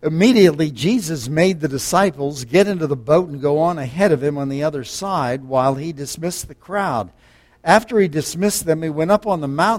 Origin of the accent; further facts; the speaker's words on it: Ohio River, United States; I think growing up on the Ohio River, we had a great many floods that I remember in my lifetime.